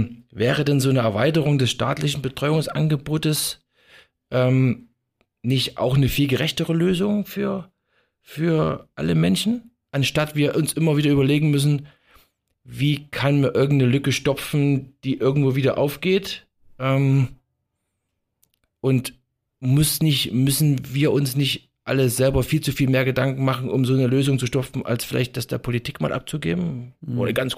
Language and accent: German; East Germany, Germany; born there; Ich bin ja in der DDR geboren, wie viele wissen